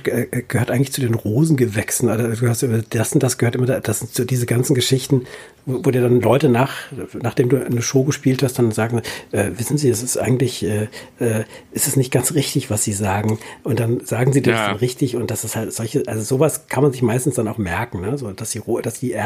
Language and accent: German; Mainz, Rhineland-Palatinate, Germany; Ich komme ja aus Mainz.